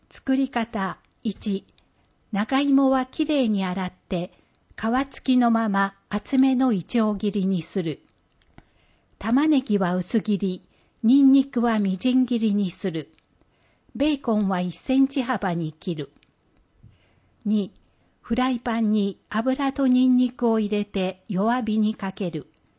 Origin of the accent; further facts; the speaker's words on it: United States; Japanese is a second language; also born or lived in Puerto Rico; 生まれはプエルトリコで、アメリカで育ちました。プエルトリコではスペイン語を使っていました。